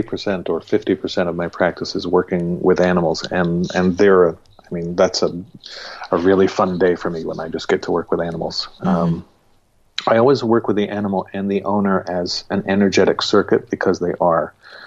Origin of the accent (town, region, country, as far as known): England, United Kingdom